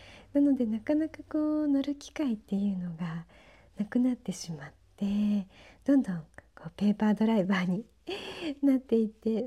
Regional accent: Tokyo, Japan; もともと東京生まれ東京育ちだったんですけれども、

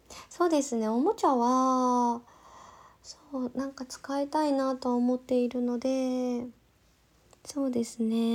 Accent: Kansai, Japan; now in Tokyo, Japan; 出身地は、関西です。今ちょっと東京に住んでるのでちょっと関西弁が出にくいけど、はい関西出身です。

